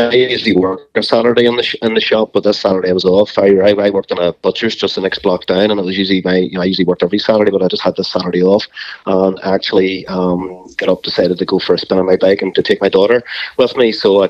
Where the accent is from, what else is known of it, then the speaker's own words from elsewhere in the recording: Northern Ireland, United Kingdom; one of the big sadnesses about growing up in Northern Ireland is that when you grew up